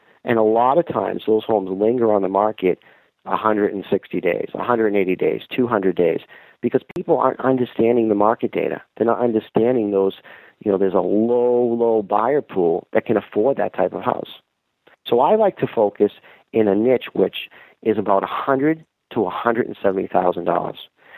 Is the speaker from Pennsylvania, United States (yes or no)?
no; Boston, Massachusetts, United States; I don't know anyone in Syracuse. I'm a guy from Boston.